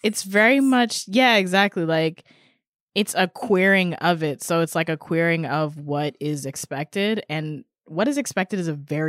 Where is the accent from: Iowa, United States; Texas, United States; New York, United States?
New York, United States; Yeah, we're from New York.